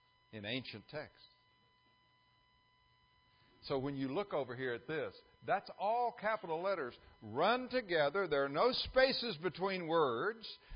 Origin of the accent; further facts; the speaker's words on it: Netherlands; moved away; When I grew up in Holland and went to Dutch schools